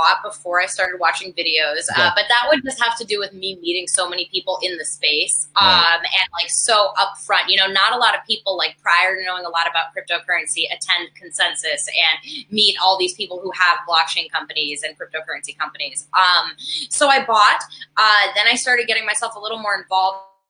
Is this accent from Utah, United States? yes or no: no; New York City, New York, United States; But I am originally from New York. I'm from New York City, and I got involved in the space.